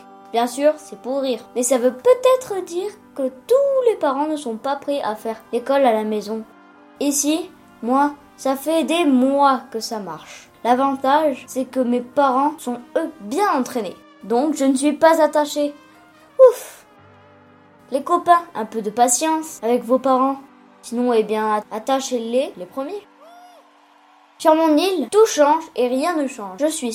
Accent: Faroe Islands

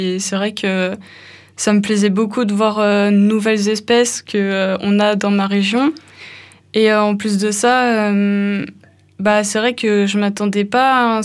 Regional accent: Auvergne-Rhône-Alpes, France; moi, je viens de Haute-Savoie

